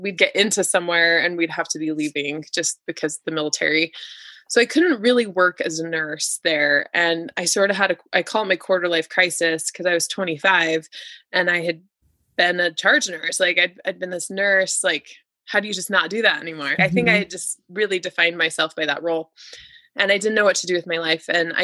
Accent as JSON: {"language": "English", "region": "Idaho", "country": "United States", "tie": "born or raised there", "said": "I grew up in Idaho, so mountains are kind of my thing."}